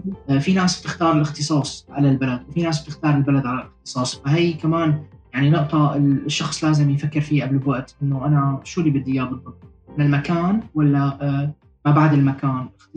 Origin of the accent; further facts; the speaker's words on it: Syria; also born or lived in France / Germany; now in United Kingdom; أنا خريج جامعة من سوريا وسافرت على، يعني مرقت بكذا مرحلة، يعني مرقت فترة بفرنسا وكان في ألمانيا وبعدين اجيت على بريطانيا، فيعني قصة هيك 10 سنين مرقوا مثل الحلم